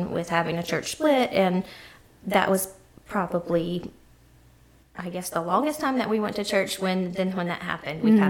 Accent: Decatur, Alabama, United States; born there; Okay, well, I was born in Decatur, Alabama, and I have one sister.

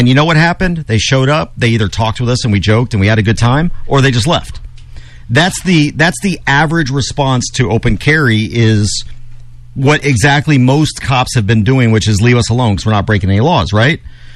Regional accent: Texas, United States; No, I'm Texan.

